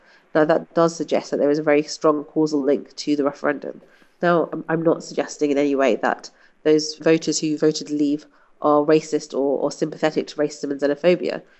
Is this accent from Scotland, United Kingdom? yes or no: no; London, United Kingdom; was born and brought up here. I've spent my whole life actually in London, and I very much identify myself as a British citizen.